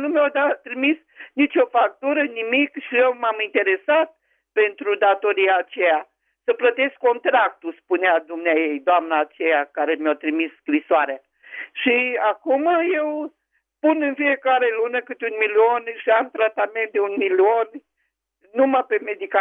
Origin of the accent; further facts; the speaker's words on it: Caraș-Severin, Romania; din Caraș-Severin.